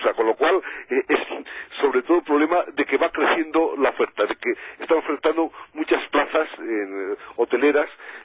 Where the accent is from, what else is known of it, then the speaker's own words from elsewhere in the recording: Spain; Sabemos que los españoles viajamos cada vez más al exterior.